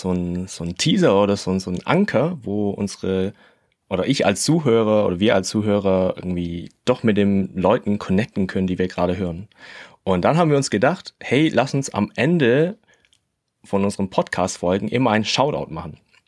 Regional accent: Shanghai, China; Ich war da 2 Wochen in China, in Shanghai genauer gesagt. Ich komme auch aus Shanghai, bin auch dort geboren.

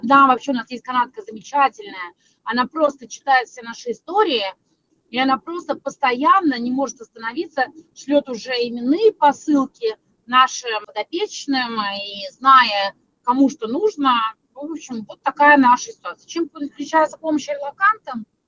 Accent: Belarus; moved away as an adult; now in Lithuania; у меня белорусский паспорт. Я уехала, правда, из Беларуси жить в Литву на постоянное жительство 21 год назад, выйдя замуж за своего мужа.

